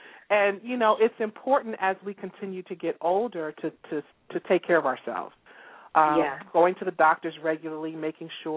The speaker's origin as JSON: {"language": "English", "town": "Baltimore", "region": "Maryland", "country": "United States", "said": "since we're both from Baltimore, Maryland, go Ravens."}